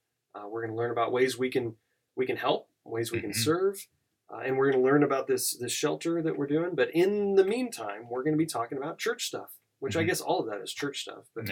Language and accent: English; Kansas, United States; now in Pennsylvania, United States; I think when I moved to Pennsylvania from Kansas, I'm from Kansas, everyone.